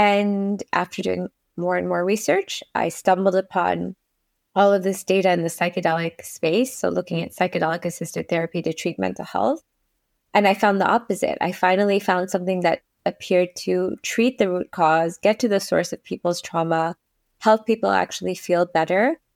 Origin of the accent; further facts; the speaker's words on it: Toronto, Ontario, Canada; So I grew up in Toronto, Canada